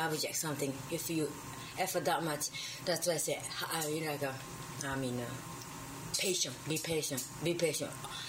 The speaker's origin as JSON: {"language": "English", "town": "Sasebo", "region": "Nagasaki", "country": "Japan", "tie": "born or raised there", "said": "Japan. Born and raised in Japan."}